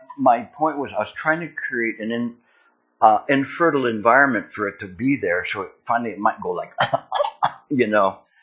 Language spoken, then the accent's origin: English; California, United States; Well, I'm a Californian. We don't have those kind of ticks over there.